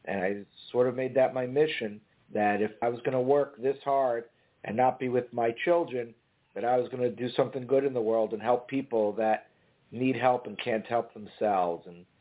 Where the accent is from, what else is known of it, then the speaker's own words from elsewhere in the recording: Miami, Florida, United States; I'm a kid born and raised in Miami, Florida. I went away for college. I came back for law school.